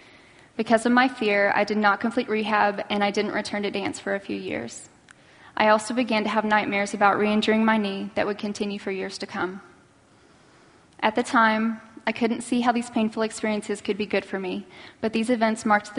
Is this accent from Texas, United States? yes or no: yes; Dallas, Texas, United States; I was born and raised in Dallas by both parents, who are still married today.